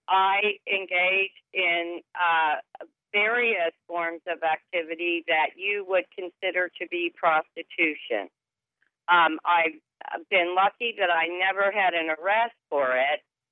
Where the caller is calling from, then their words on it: Cincinnati, Ohio, United States; I'm calling from Cincinnati, and I watch the show all the time